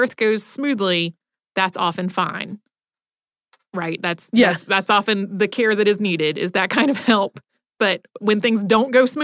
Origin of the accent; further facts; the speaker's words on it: North Carolina, United States; I grew up in North Carolina and spent 7 years in Western North Carolina, and I say Appalachian.